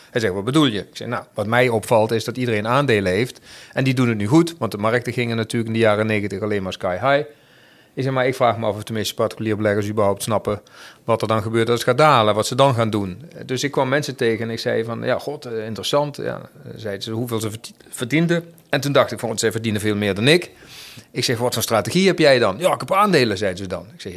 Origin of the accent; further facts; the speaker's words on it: Limburg, Netherlands; Ik ben toen vanuit het mooie Limburgse land waar ik opgegroeid ben, mijn opleiding had gehad, uiteindelijk verkast richting het Wilde Westen, zoals ik het altijd noem.